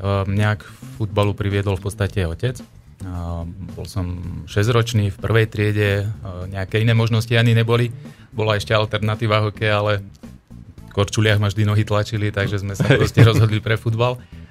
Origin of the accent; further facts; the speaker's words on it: Krasno nad Kysucou, Žilina Region, Slovakia; now in Rajecké Teplice, Slovakia; Ja v podstate som teraz v Rajeckých Tepliciach, Rajecké Teplice Konská. Prišiel som tam tiež z Krasna nad Kysucou. To je v podstate tam, kde sme strávili detstvo, kde sme futbalovo vyrastali.